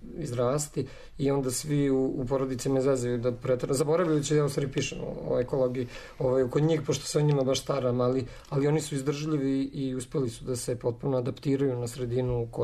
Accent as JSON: {"language": "Serbian", "region": "Vojvodina", "country": "Serbia", "tie": "born or raised there", "said": "budući da sam deo svog detinjstva proveo u Banatu, su naše reke"}